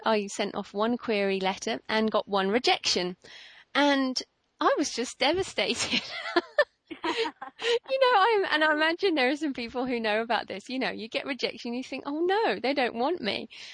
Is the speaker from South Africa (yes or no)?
no; England, United Kingdom; now in Australia; I'm English, but living in Australia.